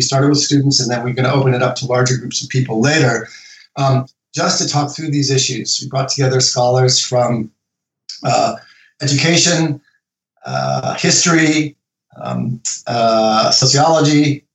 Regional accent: United States; now in Toronto, Canada; I'm an American living in Canada

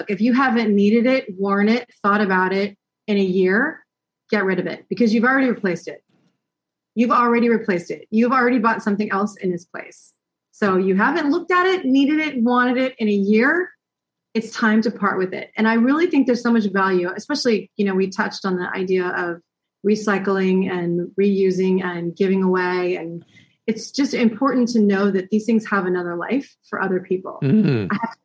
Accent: United States; I say we being an American, the States

